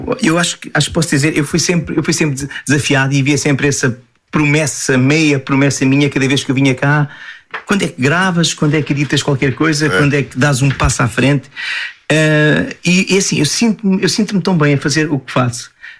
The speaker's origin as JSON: {"language": "Portuguese", "town": "Pombal", "region": "Leiria", "country": "Portugal", "said": "não nego aqui a minha paixão por Pombal, não é? A minha terra"}